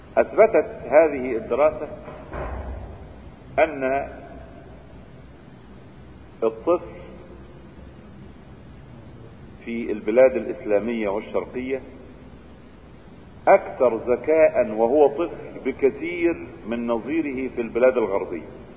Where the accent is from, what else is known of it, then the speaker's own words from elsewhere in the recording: Egypt; تجد الظاهرة المنتشرة مثلا عندنا في مصر على سبيل المثال